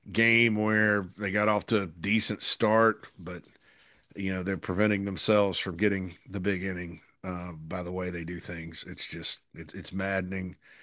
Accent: Spartanburg, South Carolina, United States; In the 80s, I was a young lad growing up in Spartanburg.

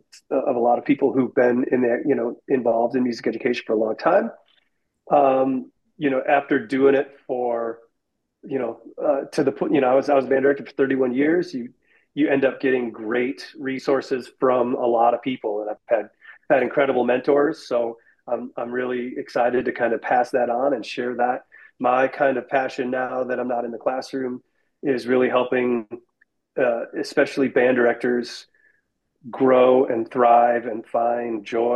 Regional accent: Wisconsin, United States; So I'm originally from Wisconsin, and I did my undergraduate at University of Wisconsin Stevens Point.

